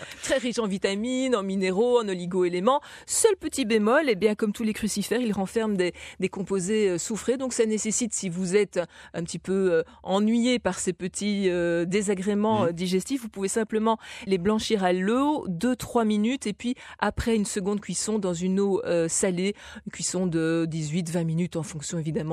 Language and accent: French; Belgium; On est plutôt sur la pomme de terre chez nous en Belgique.